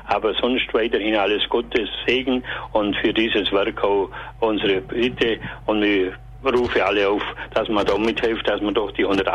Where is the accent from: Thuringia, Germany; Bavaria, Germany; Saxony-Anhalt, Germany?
Bavaria, Germany; ich komme aus dem Oberallgäu